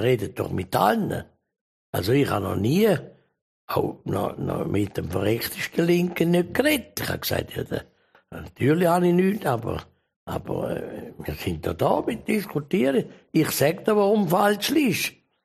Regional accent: Switzerland; Wir sind ja Schweizer.

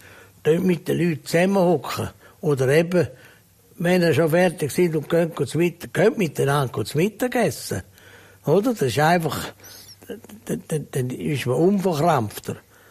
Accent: Switzerland; Wir sind Schweizer.

